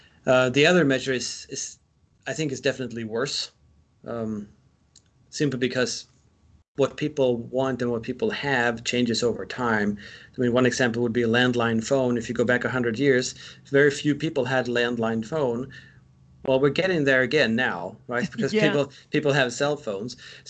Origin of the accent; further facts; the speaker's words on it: Sweden; since I'm from Sweden